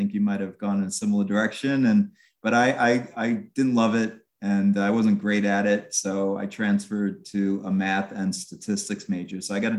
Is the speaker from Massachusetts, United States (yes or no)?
no; New York, United States; despite the fact that I grew up on Long Island, I was a big New York Yankee fan.